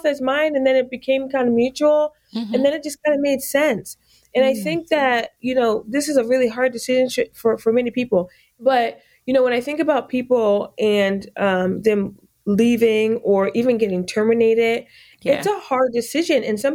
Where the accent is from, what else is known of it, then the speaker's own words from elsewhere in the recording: New York, United States; moved away as an adult; also born or lived in Fort Knox, Kentucky / Germany / Miami, Florida; And, spent some time in Germany and was raised in upstate New York and went to school in upstate New York as well. And then after I graduated, I moved down to South Florida, Miami, to pursue my graduate degree.